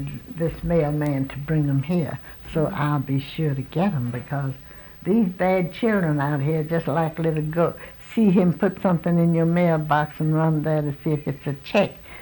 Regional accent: Corpus Christi, Texas, United States; born there; I was born right here in Corpus Christi.

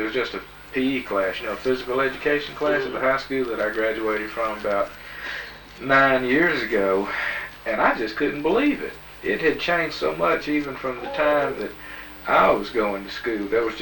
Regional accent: Alabama, United States; I'm from Alabama. I'm in Alabama. South Alabama.

